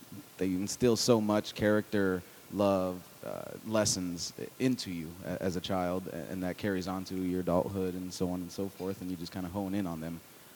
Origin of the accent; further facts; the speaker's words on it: El Paso, Texas, United States; yes, that's a Texas product. And I did, growing up in El Paso, your backyard is filled with pecan trees. So that was a big influence growing up.